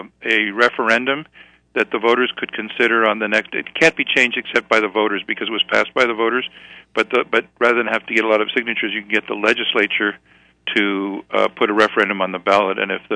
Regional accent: New York, United States; because I grew up in New York and I've been reading the New York Times since I was a little kid.

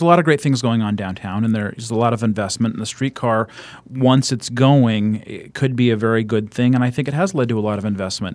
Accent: Nevada, United States; I grew up in Nevada, and there's parking garages everywhere, and some weird phobia developed.

